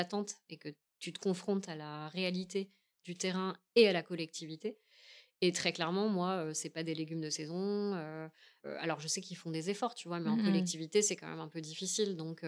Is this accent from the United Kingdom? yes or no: no; Paris, Île-de-France, France; Heureusement que je lui ai pas dit que je venais de Paris